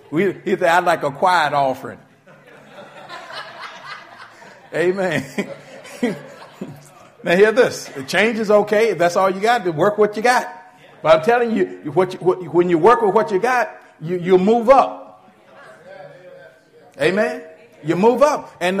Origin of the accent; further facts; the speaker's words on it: Virginia, United States; Where I was born and raised in Virginia, you know, we used to get the Richmond Times Dispatch.